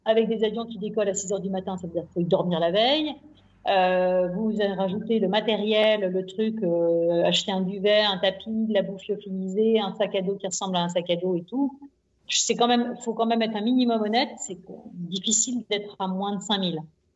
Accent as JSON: {"language": "French", "town": "Nantes", "region": "Pays de la Loire", "country": "France", "tie": "born there", "said": "je suis née à Nantes"}